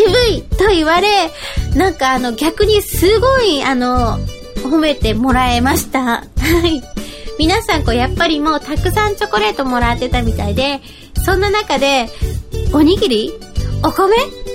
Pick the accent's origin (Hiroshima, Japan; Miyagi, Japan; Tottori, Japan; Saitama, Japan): Tottori, Japan; の地元鳥取県の隣なので、